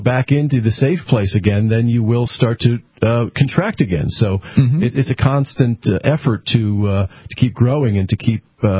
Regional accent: New England, United States; I grew up in New England, and I do like the four seasons.

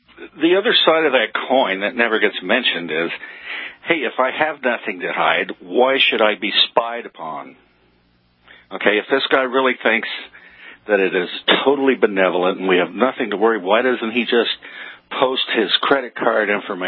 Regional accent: United States; now in Canada; I'm an American. However, I do live in Canada.

